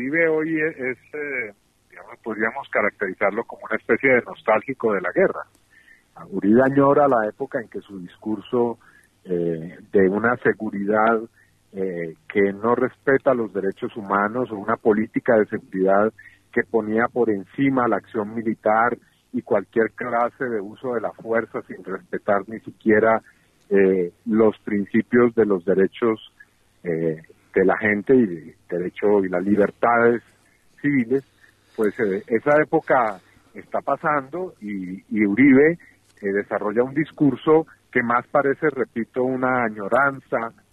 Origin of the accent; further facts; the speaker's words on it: Cabo Polonio, Rocha, Uruguay; Nosotros somos del Cabo Polonio y la organizamos ahí en el Cabo Polonio